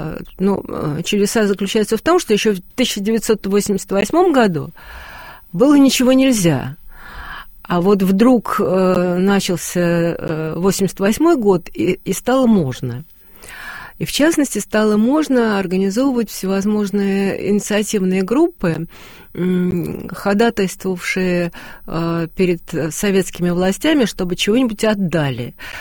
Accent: Moscow, Russia; я из семьи коренных москвичей

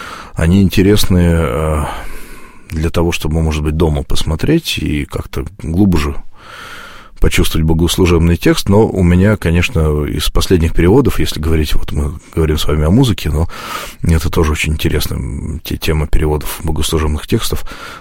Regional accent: Klin, Moscow Oblast, Russia; в храме, где я рос, воспитывался, в Клину, в Подмосковье.

